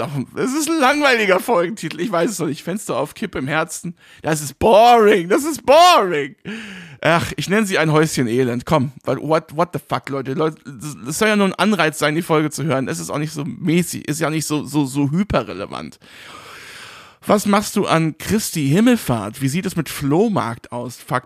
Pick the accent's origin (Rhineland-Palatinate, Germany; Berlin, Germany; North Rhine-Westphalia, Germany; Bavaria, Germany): Rhineland-Palatinate, Germany; als ich nach Kripp gezogen bin, eine Stadt, die sich neben meinem Heimatort befindet, ein kleines Dorf, Kripp, bin ich 2016 oder so oder 15 nochmal hingezogen, habe 2-3 Jahre oder so da gelebt, alleine.